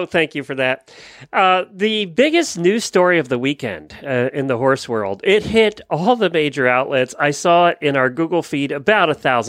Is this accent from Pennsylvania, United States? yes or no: yes; Pennsylvania, United States; And growing up in Lancaster County, I can appreciate it.